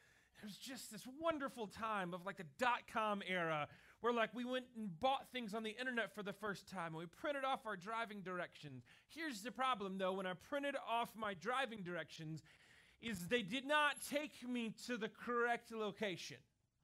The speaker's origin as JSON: {"language": "English", "town": "Lubbock", "region": "Texas", "country": "United States", "tie": "born or raised there", "said": "I grew up in the best town ever for driving without GPS. I grew up in Lubbock, Texas."}